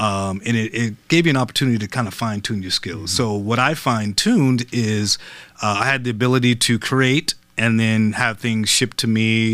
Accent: Los Angeles, California, United States; moved away as an adult; also born or lived in East Coast; now in New York, United States; I was born on the East Coast, but I was raised in Los Angeles, believe it or not. And so I moved to New York maybe 10 years ago or so.

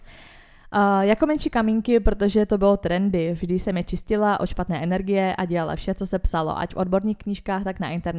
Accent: Israel; když jsem byla malá v Izraeli

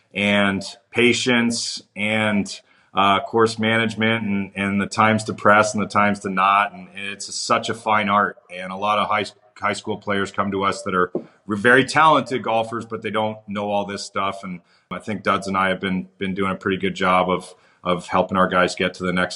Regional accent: Toronto, Ontario, Canada; I grew up in Toronto, Canada

